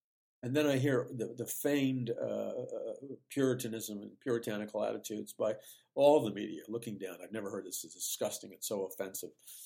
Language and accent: English; New York City, New York, United States; I'm not easily shocked. I grew up in New York City, okay?